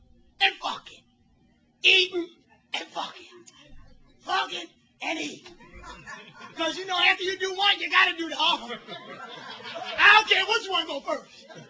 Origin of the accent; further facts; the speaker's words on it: Philadelphia, Pennsylvania, United States; and I'm from Philadelphia, and I had some women there that were some riders